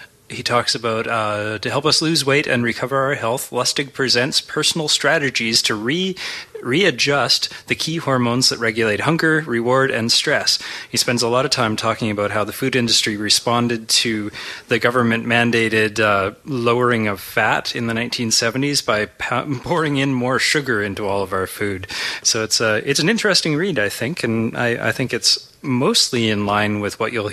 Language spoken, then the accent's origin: English; Canada; being that I'm Canadian, it would just make a mess of me.